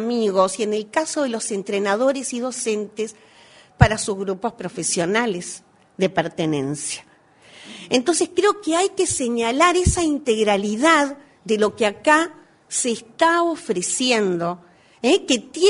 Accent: Uruguay; también señalar la decisión del gobierno uruguayo, porque esto antes no pasaba en mi país.

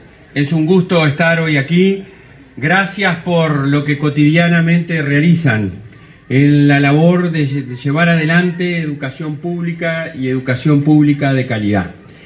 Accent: Tacuarembó, Uruguay; la vieja y querida escuela número 13 al aire libre, como así la conocía cuando era chico acá en Tacuarembó

